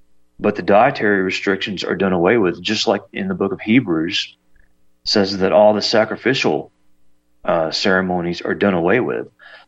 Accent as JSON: {"language": "English", "country": "Ireland", "said": "I'm not Jewish, I'm Irish."}